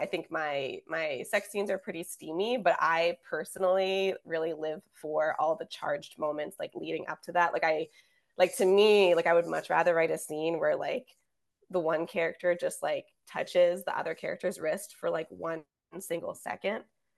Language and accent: English; Philadelphia, Pennsylvania, United States; For folks who don't know me, I'm from Philly.